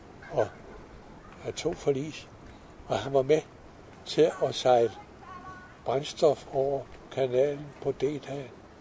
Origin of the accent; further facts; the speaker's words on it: Ejby, Zealand, Denmark; Vokset op ind ved Isefjorden her i Ejby, helt i bunden ved Isefjorden.